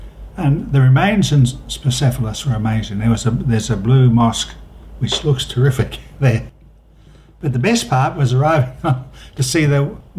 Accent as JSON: {"language": "English", "country": "Australia", "said": "We're Australian anyhow."}